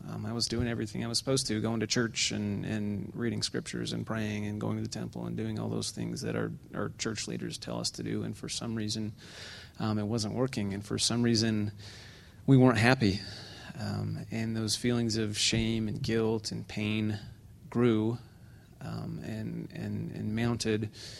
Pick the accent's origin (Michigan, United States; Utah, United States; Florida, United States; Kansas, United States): Utah, United States; Orem; I grew up in Orem, in a very LDS household, very believing, very functional, white, upper middle class, privileged